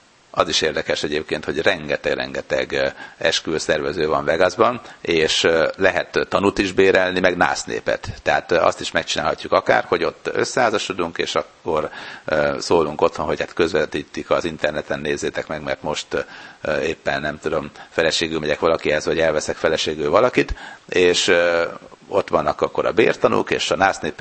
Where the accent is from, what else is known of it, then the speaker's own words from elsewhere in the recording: Hungary; aki amikor megtudta, hogy magyar vagyok, akkor örömmel letette oda a csülköt az asztalomra